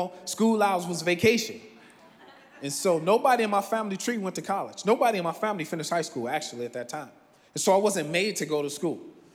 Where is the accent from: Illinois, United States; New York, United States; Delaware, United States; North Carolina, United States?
Illinois, United States; Chicago; So I am originally from Chicago. Born and bred. Shot town, stand up. Born and bred all my life.